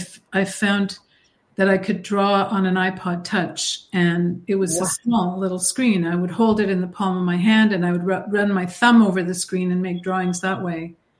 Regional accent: Canada; because I'm a Canadian artist, they wanted to have me do the show

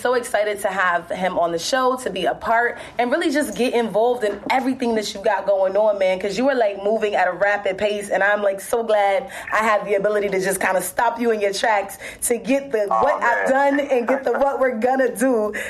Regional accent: Virginia, United States; coming straight out of my hometown, the 804, two up, two down, VA, stand up, all that jazz

